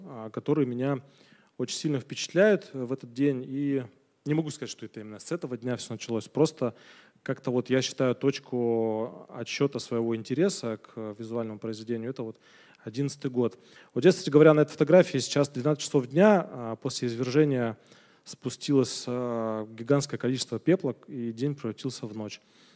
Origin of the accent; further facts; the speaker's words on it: Kamchatka Krai, Russia; я родился и вырос на Камчатке, и это как бы такой визуальный фон для моего становления